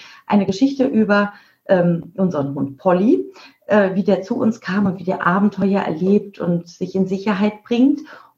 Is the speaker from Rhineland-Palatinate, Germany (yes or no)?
yes; Mainz, Rhineland-Palatinate, Germany; now in Isernhagen, Germany; Nee, ich bin gebürtig aus Mainz, aber wir sind in Isernhagen, das ist bei Hannover. In Norddeutschland.